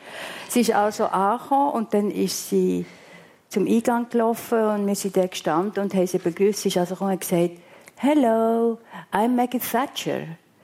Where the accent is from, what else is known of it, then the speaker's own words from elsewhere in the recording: Switzerland; Und das haben wir als Schweizer nicht unbedingt im Blut, der Dienstleister.